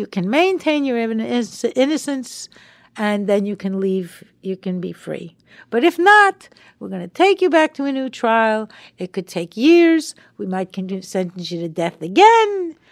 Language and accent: English; New York, United States; Because we were kids growing up on Long Island together.